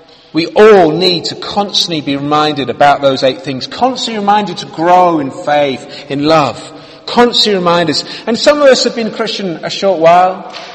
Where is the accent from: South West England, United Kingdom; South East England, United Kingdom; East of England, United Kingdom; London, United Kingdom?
London, United Kingdom; I'm a Londoner, born and bred, come on, and I studied at Liverpool University and then at the UW, and then I finished off my studies at UCL